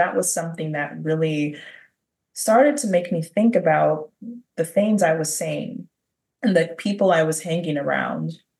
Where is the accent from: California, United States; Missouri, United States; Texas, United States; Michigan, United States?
Michigan, United States; Detroit; So I grew up in Detroit, fellow native Detroiter like yourself, and I grew up in one of the roughest neighborhoods in West Detroit.